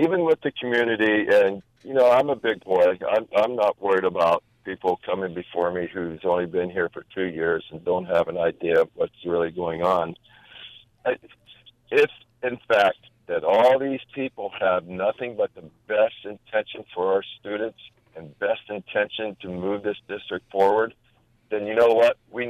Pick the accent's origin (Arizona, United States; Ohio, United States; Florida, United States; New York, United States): Arizona, United States; Tucson; and I'm from Tucson, I've been here almost all my life.